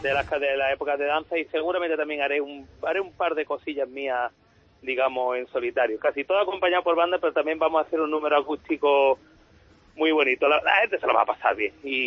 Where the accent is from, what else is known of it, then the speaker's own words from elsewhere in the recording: Málaga, Andalusia, Spain; como malagueño, me llena de orgullo, la verdad.